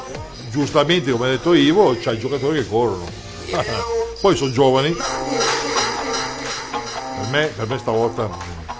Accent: Arese, Lombardy, Italy; sono di Arese.

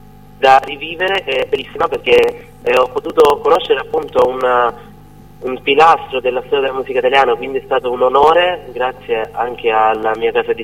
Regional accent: Apulia, Italy; io provengo dal Salento, quindi dal Bacco della Puglia

